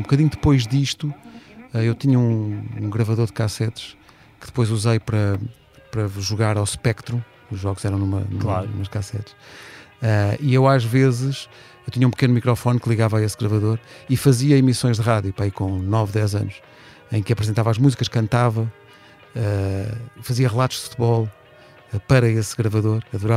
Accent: Oeiras, Lisbon, Portugal; Isto é uma fotografia da sala da casa dos meus pais, onde eu cresci, aqui em Oeiras, aqui perto.

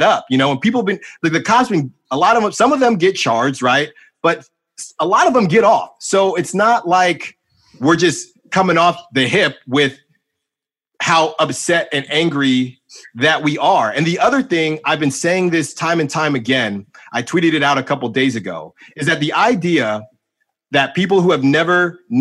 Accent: Concord, United States; I grew up in Concord, you know, I played baseball.

